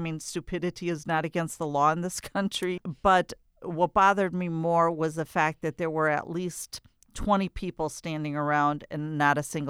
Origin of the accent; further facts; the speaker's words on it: United States; at least when I travel outside the country, I wear it very proudly that I'm an American.